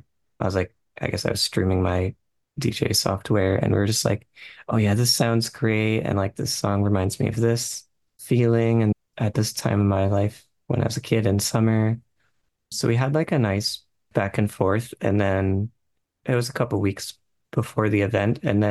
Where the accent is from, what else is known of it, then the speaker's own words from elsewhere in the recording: New England, United States; We're both from New England, actually. So we had a lot of similar experiences and driving around as kids in Connecticut